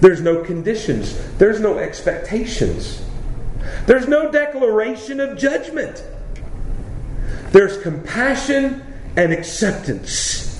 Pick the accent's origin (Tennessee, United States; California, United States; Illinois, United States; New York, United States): Tennessee, United States; I grew up in Middle Tennessee, just south of Nashville. It's rolling hills